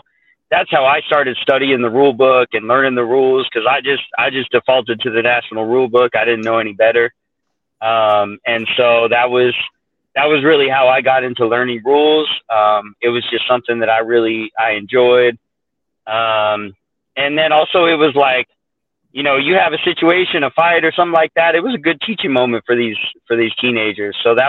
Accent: Colorado, United States; I was born and raised in Colorado, and the season for football is pretty small.

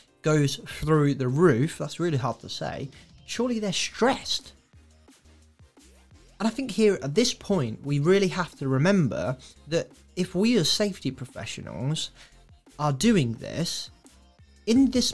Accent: Ireland; I'm the Irish one in the middle who's just about to say, we've got ya.

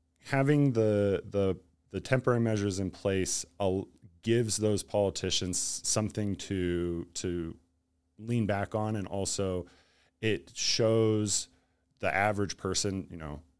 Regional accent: Spokane, Washington, United States; So I grew up in Spokane.

